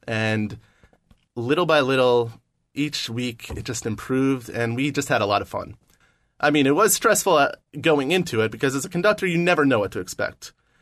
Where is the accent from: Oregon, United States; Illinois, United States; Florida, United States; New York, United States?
New York, United States; I'm from New York originally.